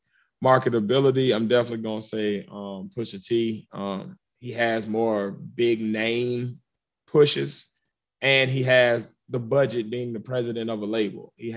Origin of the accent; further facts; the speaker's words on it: Virginia, United States; I'm from Virginia and a big part of my party scene, especially in college, was go-go music.